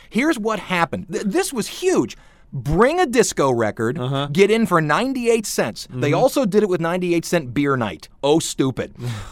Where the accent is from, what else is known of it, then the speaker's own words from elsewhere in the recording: Cleveland, Ohio, United States; The only reason I'm not from Pennsylvania is because my dad was a salesperson, sold spark plugs, and his company, General Motors, said, you're going to Cleveland.